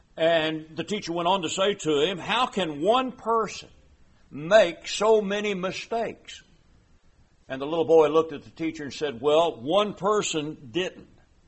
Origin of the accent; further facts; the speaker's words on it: Berea, Kentucky, United States; born there; I am a Kentuckian by birth. As a matter of fact, I was born in Berea, Kentucky, so I'm one of those noble Bereans.